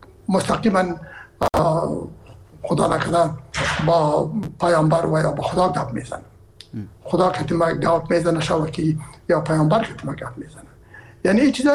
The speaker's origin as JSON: {"language": "Persian", "region": "Herat", "country": "Afghanistan", "said": "من که اصلا از هرات هستم و پدر مادر من هرات هستن"}